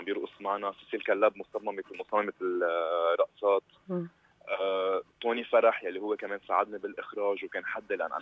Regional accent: Lebanon; كولتورتنا نحن كشعب لبناني

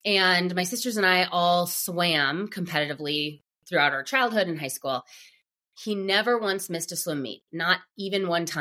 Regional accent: Minnesota, United States; the boringness of growing up in Minnesota was something that became suddenly very appealing to me once I had a child of my own and my parents are here. And so we moved back

